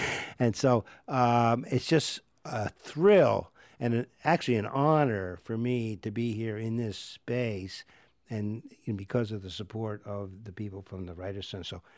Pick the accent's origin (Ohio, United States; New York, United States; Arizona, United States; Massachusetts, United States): New York, United States; Delmar; I grew up outside Albany in Del Mar, and I always said it took me 18 years to get out of the suburbs.